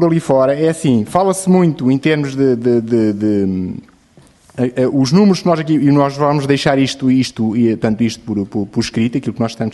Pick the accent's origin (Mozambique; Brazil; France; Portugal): Portugal; Fátima, Santarém; Eu nasci em Fátima, sempre vivi em Fátima